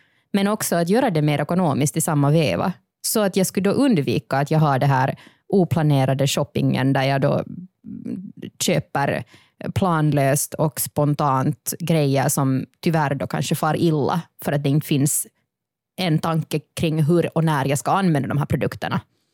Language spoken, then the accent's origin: Swedish; Helsinki, Uusimaa, Finland; Born and raised in Helsinki.